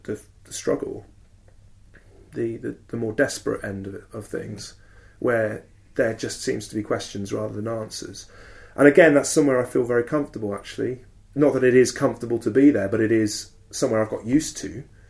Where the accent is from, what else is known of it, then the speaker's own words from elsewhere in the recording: England, United Kingdom; But it's still that, maybe it's a cultural thing too, being British or English more specifically.